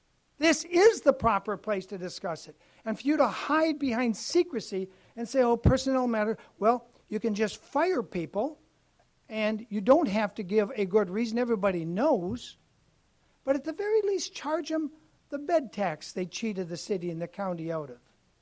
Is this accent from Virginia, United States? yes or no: no; Santa Maria, California, United States; I'm from Santa Maria.